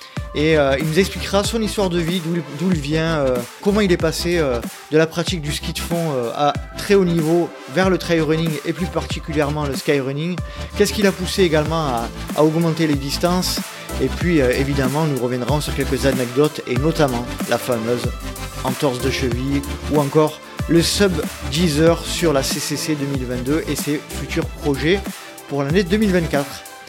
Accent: Provence-Alpes-Côte d'Azur, France; accent: Provençal; Et en VO tu pourras également profiter de mon accent provençal, anglo-provençal qui, je suis sûr, te ravira pleinement.

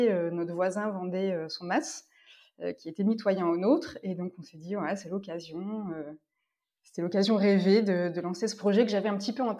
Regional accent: Orléans, Centre-Val de Loire, France; born there; j'ai 41 ans. Je suis née à Orléans, en région centre. Et j'ai des origines dans le sud, parce que j'avais une partie de ma famille qui vient d'Ardèche et du côté d'Avignon.

